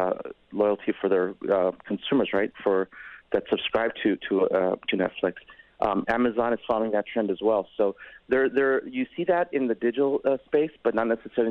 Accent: Chicago, Illinois, United States; growing up in Chicago, I was very much familiar with Toys R Us.

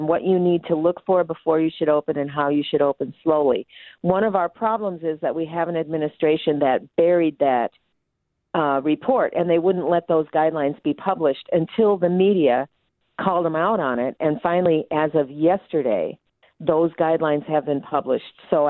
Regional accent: Wisconsin, United States; Didn't matter if I was from Wisconsin, and didn't matter where my license was

